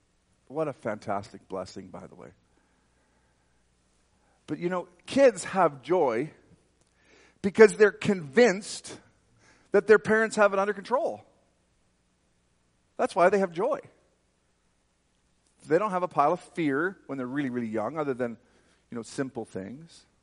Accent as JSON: {"language": "English", "region": "Alberta", "country": "Canada", "said": "And you know, I'm from Canada. I'm from like central Alberta, and like we don't have these problems where I live, where I work."}